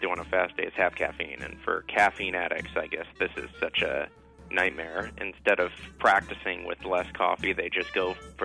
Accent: San Jose, California, United States; I'm from San Jose, California.

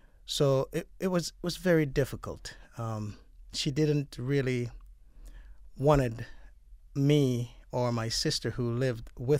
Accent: Jamaica; growing up in Jamaica was not always difficult, but for the most part, I was raised by my grandparents, and we weren't wealthy.

